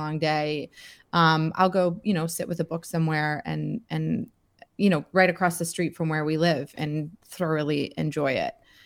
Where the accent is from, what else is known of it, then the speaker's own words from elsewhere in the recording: Georgia, United States; That as a woman growing up in Georgia, that wasn't a part of my future that I saw.